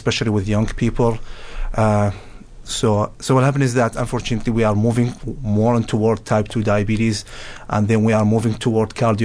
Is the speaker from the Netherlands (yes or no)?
no; Iraq; moved away as an adult; now in United States; So I'm originally from Iraq. I came in 2009 as a refugee into the United States.